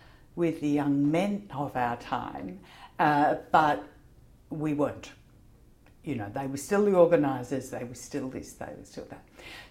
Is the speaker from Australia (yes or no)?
yes; South Australia, Australia; I was born in the early 1950s and I grew up in the South Australian countryside. So I was a country girl and came to Adelaide to go to university. So I came to Adelaide to live, I can't remember, it was 69, something like that, to go to university